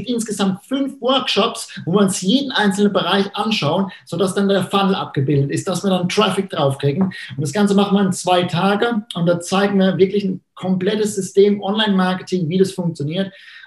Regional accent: Rhineland-Palatinate, Germany; accent: Palatine; auch wenn mein Dialekt vielleicht ein bisschen anstrengend ist, wenn er schwierig ist, dann ich werde mich bemühen, in perfektem Pfälzisch zu kommunizieren und ich werde Hochdeutsch außen vor lassen.

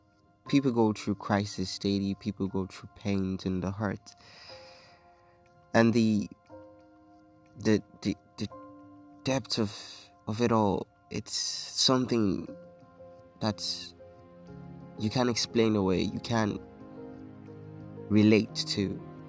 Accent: Nigeria

